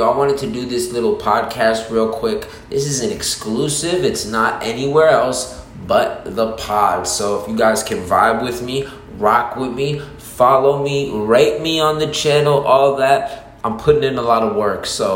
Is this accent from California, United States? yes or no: yes; Beverly Hills, California, United States; I was born in Beverly Hills. My parents, Italian and Canadian.